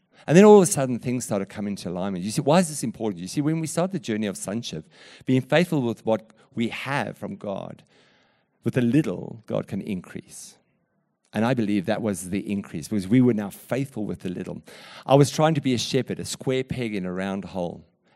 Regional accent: South Africa; I was a very big disciplinarian being a South African.

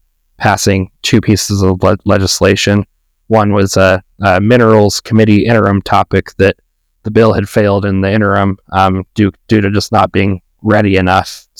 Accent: Rock Springs, Wyoming, United States; Yeah, I'm born and raised in Rock Springs, Wyoming, and have grown up and with the passion of serving my community.

